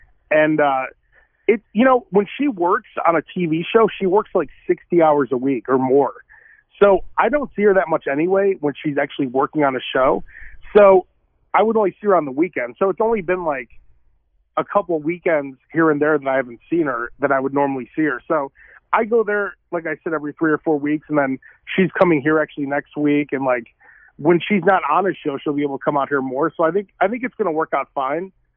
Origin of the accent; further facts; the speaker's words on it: Chicago, Illinois, United States; now in Sacramento, United States; So, I'm from Chicago. I'm born in Chicago. So, I've pretty much been in Chicago the entire time. It's different leaving Chicago because my family's there